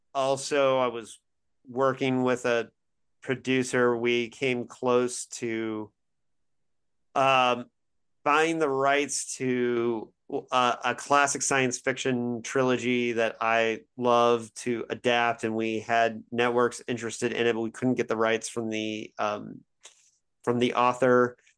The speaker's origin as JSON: {"language": "English", "region": "Indiana", "country": "United States", "said": "I'm from Indiana, so deal with it. That's the home of basketball basically."}